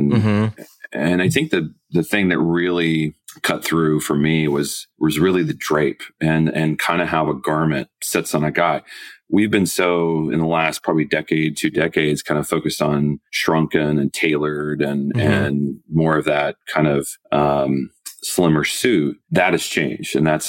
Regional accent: Iowa, United States; I mean, when I grew up in Iowa, as you know, and, you know, I had big dreams.

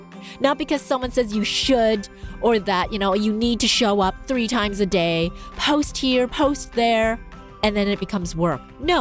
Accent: Canada; because I'm Canadian

